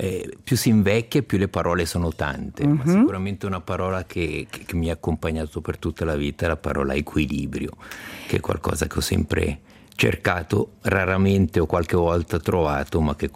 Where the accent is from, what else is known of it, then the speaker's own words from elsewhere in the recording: Biasca, Ticino, Switzerland; io sono della Riviera, quindi zona Biasca